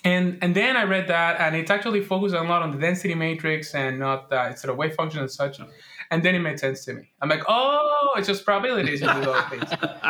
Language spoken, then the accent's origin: English; Puerto Rico; and I'm from Puerto Rico, so we like those things.